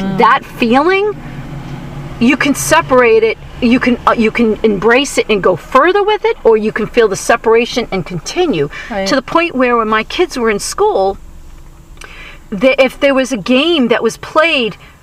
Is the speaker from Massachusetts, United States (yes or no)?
yes; Boston, Massachusetts, United States; I always joke because I meet people and if they find out I'm from the Boston area, they're like, yeah, all the, you know, Patriots and the Red Sox